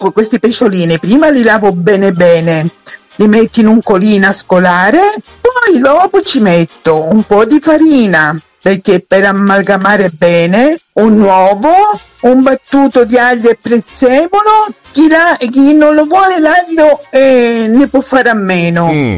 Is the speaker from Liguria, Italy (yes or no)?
no; Calabria, Italy; Io sono calabrese